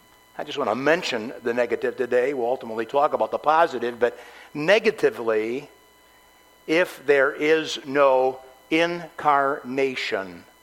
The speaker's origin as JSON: {"language": "English", "region": "Michigan", "country": "United States", "tie": "born there", "said": "I was born in Eastern Michigan."}